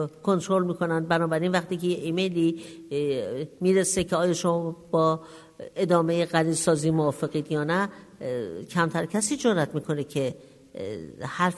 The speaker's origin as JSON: {"language": "Persian", "country": "Iran", "said": "من به عنوان یک ایرانی"}